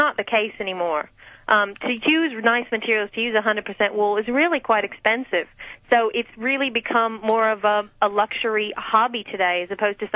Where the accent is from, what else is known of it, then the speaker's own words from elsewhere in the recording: United States; moved away as an adult; now in Australia; Well, I'm American, as you can hear, so I moved...